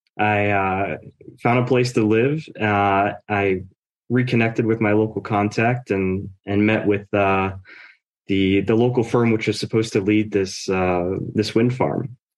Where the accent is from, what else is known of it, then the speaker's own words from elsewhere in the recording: Cincinnati, Ohio, United States; moved away as an adult; I'm from the United States, the Midwest, a city called Cincinnati, Ohio, in the state of Ohio. And it's a nice place, but somewhat insular.